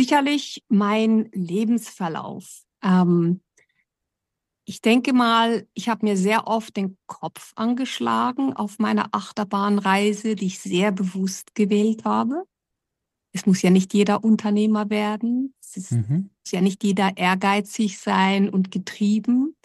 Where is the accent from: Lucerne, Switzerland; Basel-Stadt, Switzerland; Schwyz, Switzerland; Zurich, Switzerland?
Basel-Stadt, Switzerland; Basel; born there; Ja, also geboren bin ich in Basel in der Schweiz als Tochter einer Kolumbianerin und eines Schweizers.